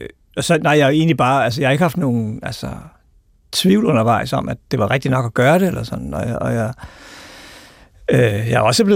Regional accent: Albertslund, Capital Region of Denmark, Denmark; Jeg voksede op i Albertslund, Soveby.

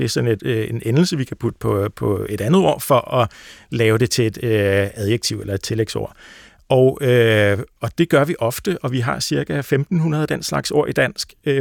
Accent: Capital Region of Denmark, Denmark; accent: Bornholm, without stød; jeg kommer fra Bornholm, hvor jeg er vokset op uden det her stød, og det var noget, jeg skulle lære, da jeg startede på universitetet som en 25-årig cirka

